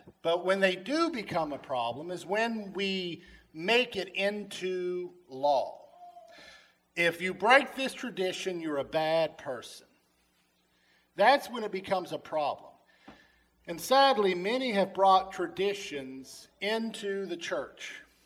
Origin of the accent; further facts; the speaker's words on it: West Virginia, United States; My family has had many traditions over the years as I grew up in West Virginia